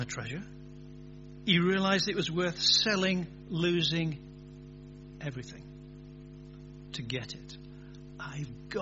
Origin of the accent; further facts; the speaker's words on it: England, United Kingdom; Are we a bit the same? I'm English.